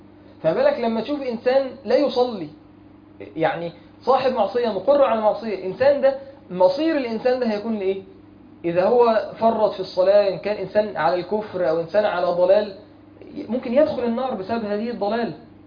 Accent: Mansoura, Dakahlia, Egypt; ما شاء الله في شباب عندنا في المنصوره

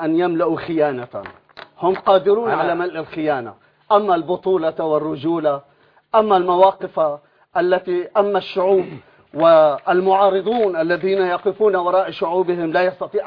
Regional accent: Syria; now in Cairo, Egypt; أنا كمعارض سوري جئت إلى القاهرة

